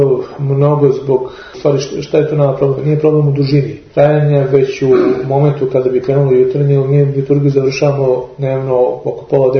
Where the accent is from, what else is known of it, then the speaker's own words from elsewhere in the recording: Belgrade, Serbia; Ja sam rođen u Beogradu, 73. godine sam rođen u Beogradu, tačnije u Zemunu, tada moji roditelji su živjeli u Zemunu, a sam imao 3,5 godine, prešao sam ovde u centar grada, bio sam parohijan Saborne crkve u ulici Maršala Birjuzova.